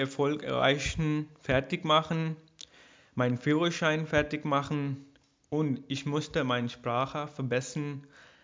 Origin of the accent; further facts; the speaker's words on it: Pakistan; German is a second language; now in Germany; ich bin 23 Jahre alt, ich bin seit 2015 in Deutschland, ich komme aus Pakistan.